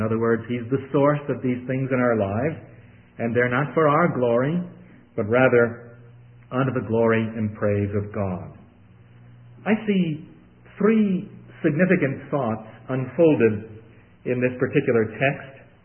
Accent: Brooklyn, New York, United States; I was raised on Lowell Thomas. We lived with our grandparents in Brooklyn, New York

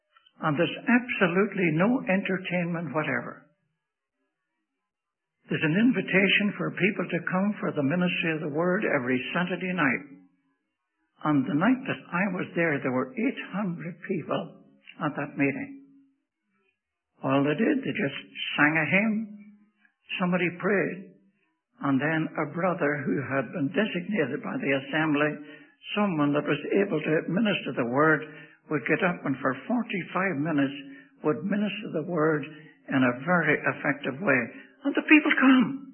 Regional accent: Ireland; born there; I was born in Ireland. And when I went over to my native land in Ireland, I was there for a month

